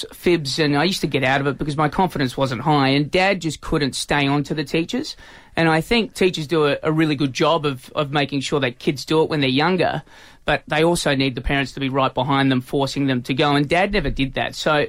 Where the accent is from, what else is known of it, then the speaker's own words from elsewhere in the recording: Australia; And being Australian, what it is and how much we love to swim and get into the water, we need to get rid of that stat.